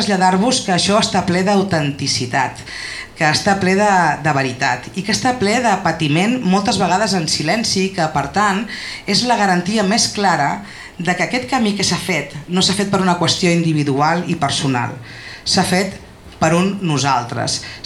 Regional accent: Sitges, Catalonia, Spain; aterrat al meu poble, a Sitges

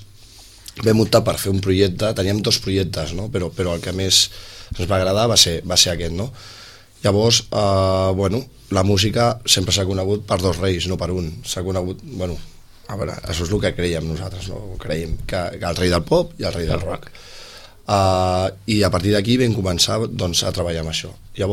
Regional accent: Sitges, Catalonia, Spain; som de Sitges de sempre, hem nascut aquí.

